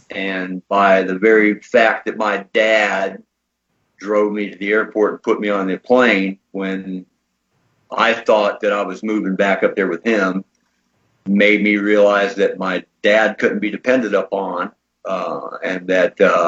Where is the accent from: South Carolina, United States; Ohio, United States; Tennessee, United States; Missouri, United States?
Ohio, United States; I knew Silas was heading back to Ohio, and he lived just outside of my hometown.